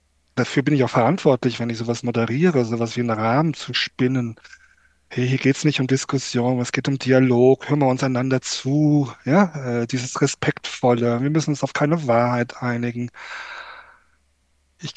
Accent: Siegen, North Rhine-Westphalia, Germany; ich bin aufgewachsen in Siegen, in so 60er Jahre, Anfang 70er Jahre, 64 eben geboren, wie du ja Dore schon gesagt hast. So einer typischen kleinen, ja, so kleinen Reihenhaussiedlung, ja, die so typisch war für die damalige Zeit. Vier Geschwister, die ich hatte

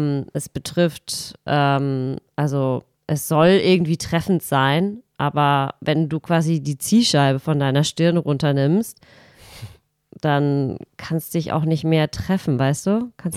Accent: East Germany, Germany; habe ich auch mich teilweise auch als Ossi vorgestellt

